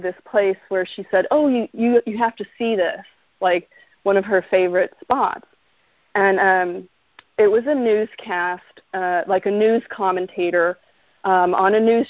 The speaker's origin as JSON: {"language": "English", "region": "Kentucky", "country": "United States", "said": "I'm from Kentucky, and a lot of my family lives in Indiana, Kentucky, and Florida"}